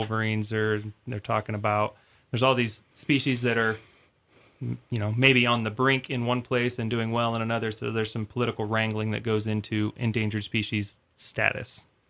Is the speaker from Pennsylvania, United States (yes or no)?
no; Iowa, United States; Well, I grew up in Midwest in Iowa and studied environmental science there.